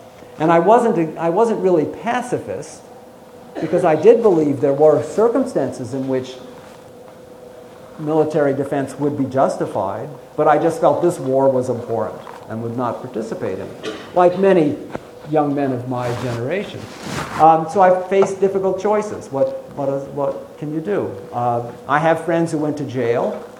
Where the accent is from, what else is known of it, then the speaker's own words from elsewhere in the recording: Kansas, United States; So I grew up in Kansas. In my senior year in high school, I was planning to go to the University of Kansas, where all my friends were going